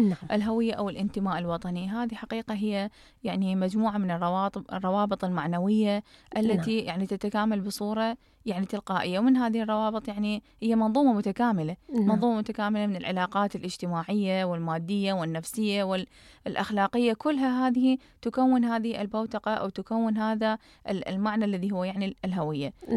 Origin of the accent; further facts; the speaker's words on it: Iraq; أرجع أنا الأصلي أنا عراقية إذن أنا رح أبقى عراقية طول الدهر